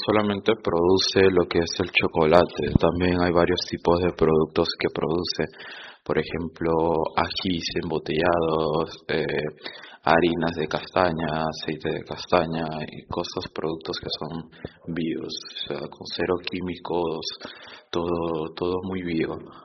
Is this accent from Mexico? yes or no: no; Madre de Dios, Peru; Nosotros somos de una ciudad que se llama Madre de Dios, que es la capital de la biodiversidad de Perú